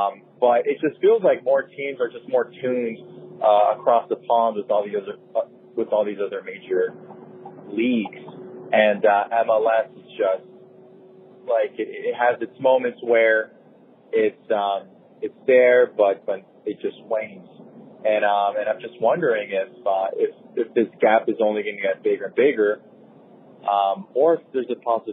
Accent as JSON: {"language": "English", "town": "Miami", "region": "Florida", "country": "United States", "said": "And so I'm from Miami, Florida, and you know, it's a big city. There's this huge appetite for soccer. And it definitely bleeds from this cultural mix that we have here. I myself, I'm Hispanic"}